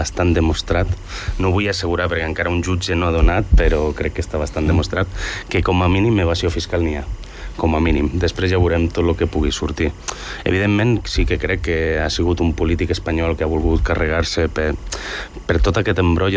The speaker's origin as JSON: {"language": "Catalan", "country": "Andorra", "said": "ja que jo soc d'Andorra i penso en Andorra"}